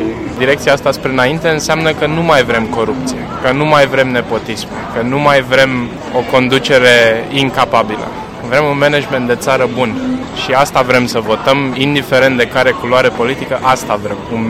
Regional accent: Romania; pentru că toți suntem români, toți ne gândim la un moment dat că vrem să ne întoarcem în țară

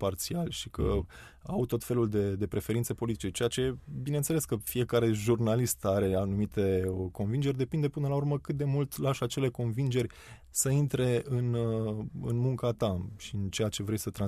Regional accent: Romania; noi suntem români, acum e revelionul nou, ne place să stăm liniștiți acasă

